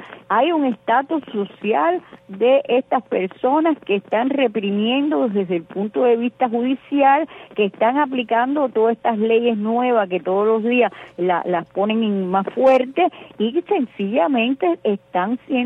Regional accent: Cuba

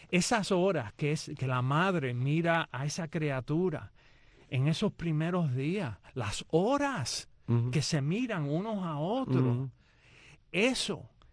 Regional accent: Cuba; moved away; yo mismo cuando vine de Cuba

